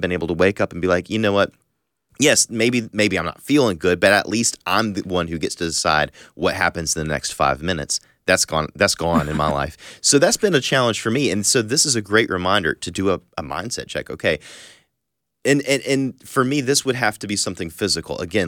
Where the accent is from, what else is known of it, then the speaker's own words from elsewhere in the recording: the South, United States; now growing up in the South, I feel like it's kind of like you go over to your friend's house